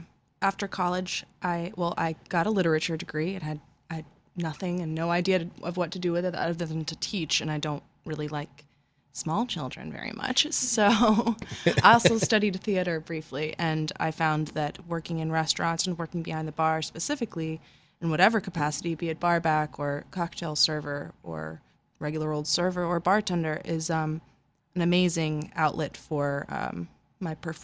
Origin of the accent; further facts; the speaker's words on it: Louisiana, United States; No, I grew up in the 13th Ward.